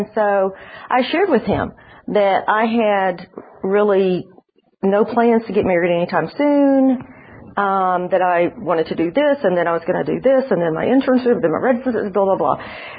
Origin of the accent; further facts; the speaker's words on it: Alabama, United States; also born or lived in Indiana / Houston; now in Birmingham, United States; I did not grow up here. I grew up mostly in North Alabama, partially. My dad was in the military, so some other countries, and I was born in the north, in the Midwest, actually, in Indiana